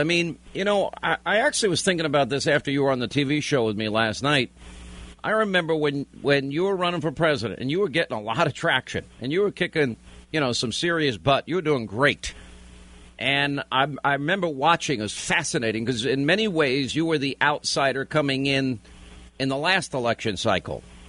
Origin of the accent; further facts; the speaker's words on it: New York, United States; I lived in Alabama for a while, lived in Georgia. And growing up in New York, it's just a different experience.